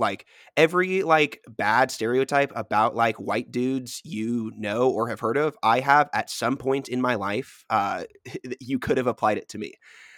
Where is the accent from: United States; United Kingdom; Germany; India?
United States; Kansas City; I'm originally from Kansas City, the suburbs of Kansas City, to be more specific.